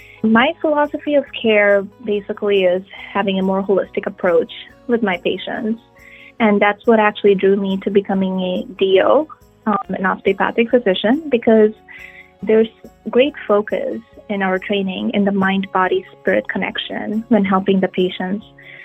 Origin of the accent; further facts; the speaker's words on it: India; now in United States; I grew up in India and I grew up with my grandparents.